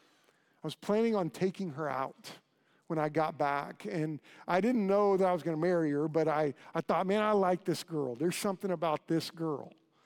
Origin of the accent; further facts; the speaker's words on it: United States; he tries to see if I speak English. And I said, yeah, I'm from the United States.